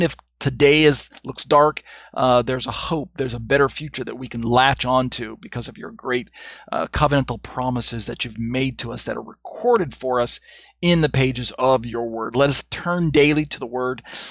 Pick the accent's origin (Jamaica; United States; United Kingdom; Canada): United States; moved away; I'm speaking primarily as an American, even though I don't live in America